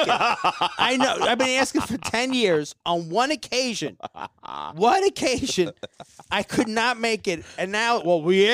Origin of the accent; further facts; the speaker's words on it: New York City, New York, United States; I'm a New Yorker.